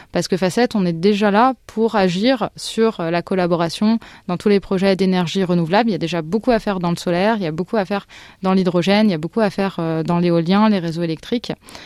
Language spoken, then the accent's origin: French; France; on est français